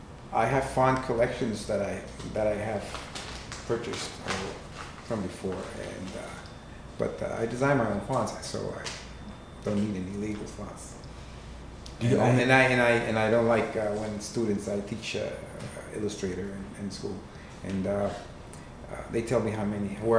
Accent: Puerto Rico; I'm from Puerto Rico, so I'm in Spanish

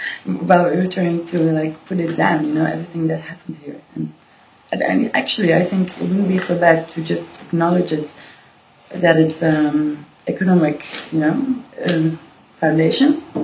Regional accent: Belgium; I would never call myself European. I just say I'm from Belgium.

